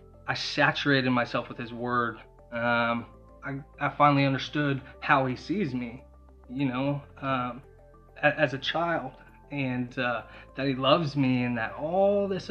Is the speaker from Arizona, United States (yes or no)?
yes; Arizona, United States; Okay. Well, I'm from Arizona, and I grew up in a divorced household.